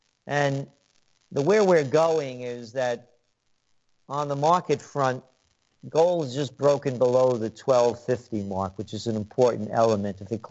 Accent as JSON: {"language": "English", "town": "New York City", "region": "New York", "country": "United States", "tie": "born or raised there", "said": "Yes, sir, I grew up in near Allerton Avenue and Boston Post Road."}